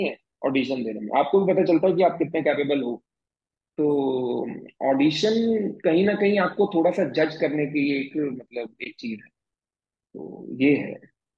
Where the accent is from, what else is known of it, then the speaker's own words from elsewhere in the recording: Abohar, Punjab, India; मैं सर आता हूँ पंजाब में, एक शहर है अबोहर, और मैं वहीं पैदा हुआ, वहीं बड़ा हुआ सर। तो वो एक बहुत प्यारा सा शहर है अबोहर में, मैं शहरी बैकग्राउंड से आता हूँ, लेकिन कहीं ना कहीं मेरे गाँव से भी मेरे रूट्स हैं। जैसे मेरा साथ में खुईया मेरा गाँव है